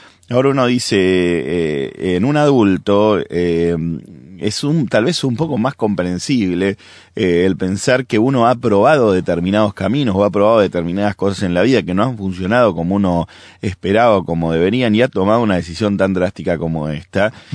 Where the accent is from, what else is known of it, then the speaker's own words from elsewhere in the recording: Argentina; yo soy de Argentina